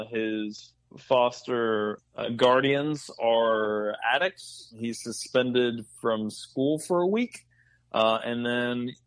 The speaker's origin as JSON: {"language": "English", "region": "Texas", "country": "United States", "said": "I come from the Texas-Mexico border."}